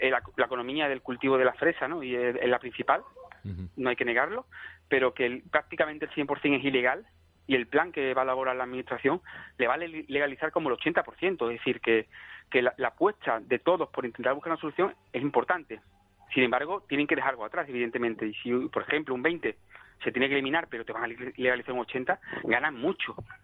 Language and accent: Spanish; Spain; yo como ciudadano español y europeo cumplo toda la normativa.